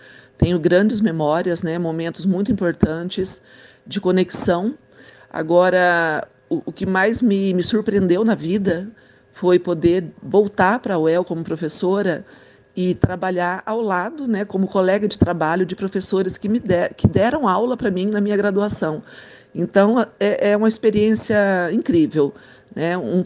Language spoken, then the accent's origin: Portuguese; Paraná, Brazil; moved away as an adult; now in Londrina, Brazil; Eu moro em Londrina. Sou de Biporã, morei lá até os meus 25 anos. Depois que eu estudei, me formei, eu passei a morar em Londrina, acabei morando em outras cidades do Paraná também, mas já estou há um bom tempo aqui.